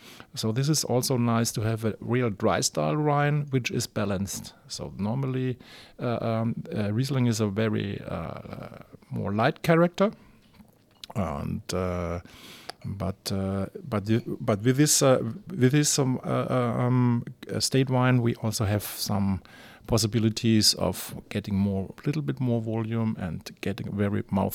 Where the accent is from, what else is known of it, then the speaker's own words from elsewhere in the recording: Baden-Württemberg, Germany; English is a second language; So I come from the Kaiserstuhl, which is more Pinot country, not quite Riesling country, because it's a little bit warmer than the Pfalz